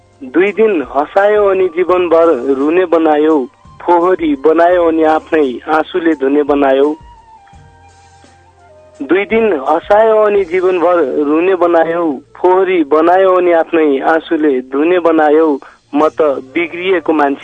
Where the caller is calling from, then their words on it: Dunai, Karnali Province, Nepal; हजुर म डोल्पाबाट